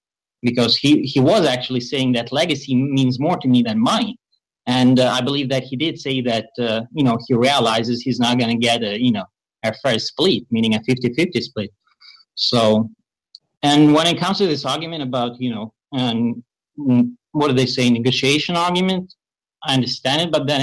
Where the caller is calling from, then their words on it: Russia; Calling from Russia.